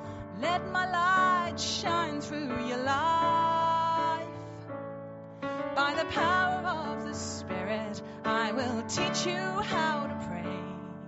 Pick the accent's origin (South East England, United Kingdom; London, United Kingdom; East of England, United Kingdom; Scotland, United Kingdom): South East England, United Kingdom; Well, I was born in Kent and grew up for part of my childhood there.